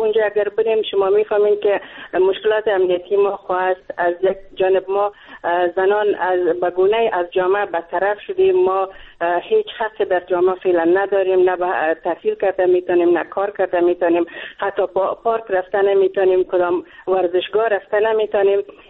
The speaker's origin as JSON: {"language": "Persian", "country": "Afghanistan", "moved": "yes", "said": "ما یک افغان هستم، اینجا مهاجر آمدیم"}